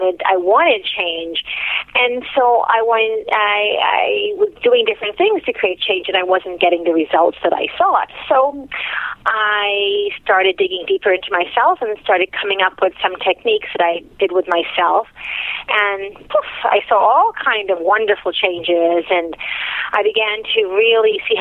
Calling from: Toronto, Ontario, Canada

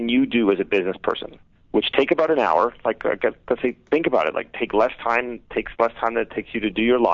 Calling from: Hollywood, California, United States; I'm in Hollywood.

